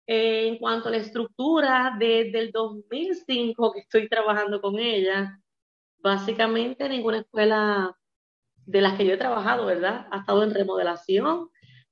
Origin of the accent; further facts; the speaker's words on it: Bayamón, Puerto Rico; born there; Nací en la ciudad de Bayamón, Puerto Rico, donde actualmente vivo.